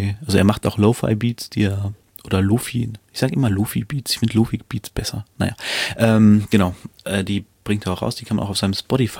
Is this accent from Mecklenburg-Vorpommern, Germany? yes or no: no; Hanover, Lower Saxony, Germany; Ich bin ja kein richtiger Norddeutscher. Aber der Rest von Deutschland denkt immer, dass wir Norddeutschen sind. Wir hier in Hannover. Also hundertprozentig norddeutsch würde ich uns jetzt nicht bezeichnen. Wir sind im südlichen Teil von Niedersachsen.